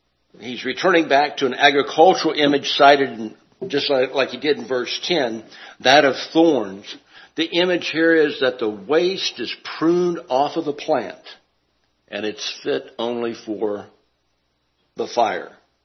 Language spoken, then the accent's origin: English; Southwest, United States; I'm from the Southwest, right?